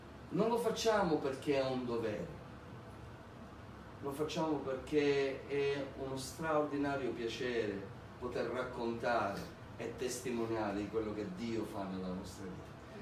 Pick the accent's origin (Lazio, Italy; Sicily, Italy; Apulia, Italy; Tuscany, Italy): Sicily, Italy; Noi veniamo dalla Sicilia